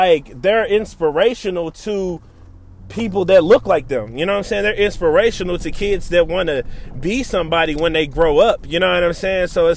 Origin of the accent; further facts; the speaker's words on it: St. Louis, Missouri, United States; Just growing up in St. Louis, man, you just know a bunch of Kansas City Chiefs fans because St. Louis has a bunch of Kansas people that live here, you know.